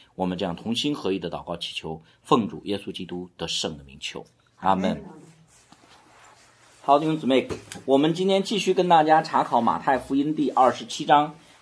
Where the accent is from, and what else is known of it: China